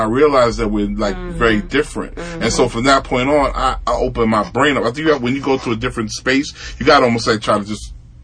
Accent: Brooklyn, New York, United States; I'm gonna be a king because I'm from New York, and so everybody's just gonna like bow down because I'm from Brooklyn or whatever.

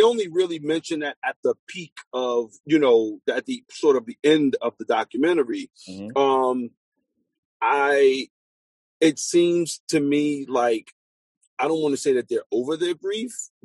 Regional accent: Brooklyn, New York, United States; I'm from Brooklyn. I'm from that era.

